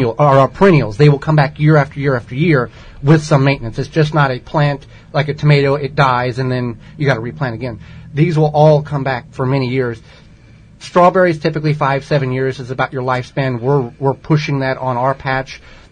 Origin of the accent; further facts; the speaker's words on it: Illinois, United States; he's still with us today, I'm from Southern Illinois, and he always brought blackberry cobbler.